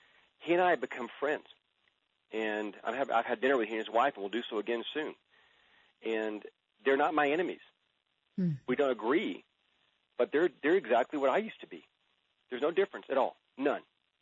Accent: Austin, Texas, United States; The American Atheist Association held their annual convention in my hometown, because it started in Austin many years ago under Dr. Marilyn Murray O'Hare, Easter weekend.

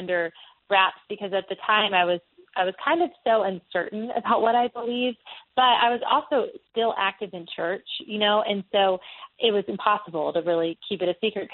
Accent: Texas, United States; also born or lived in Tennessee; especially in Southern America in the Bible Belt, where I was raised in Texas and then lived in Tennessee for a while, there's a lot of cultural Christianity.

